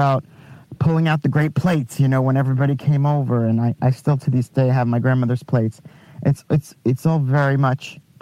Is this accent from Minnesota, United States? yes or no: no; Long Island, New York, United States; Long Island, actually. About half an hour out of the city.